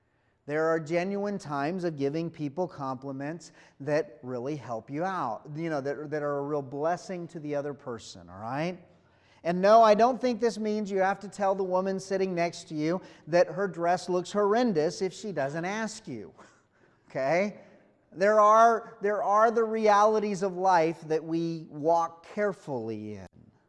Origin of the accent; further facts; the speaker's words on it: New Mexico, United States; I'm from New Mexico, and one of the real common phrases there is mañana.